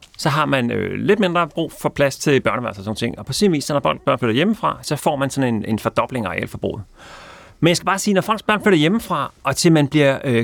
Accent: Copenhagen, Capital Region of Denmark, Denmark; jeg voksede op i København i 80'erne.

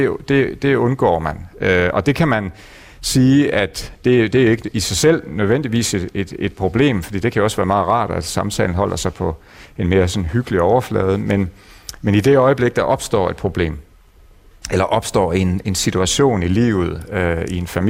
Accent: Central Denmark Region, Denmark; accent: West Jutlandic; at jeg kommer der fra Vestjylland. Fordi min kone, hun har sagt, at altså også de sidste dage op til i dag her, så begynder jeg at tale mere og mere vestjysk.

